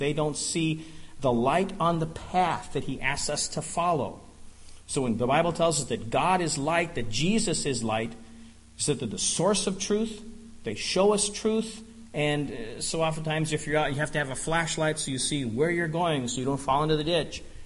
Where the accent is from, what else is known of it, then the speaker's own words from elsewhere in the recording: Denver, Colorado, United States; I grew up in Denver, and kind of a favorite field trip was to go down to the Denver Mint.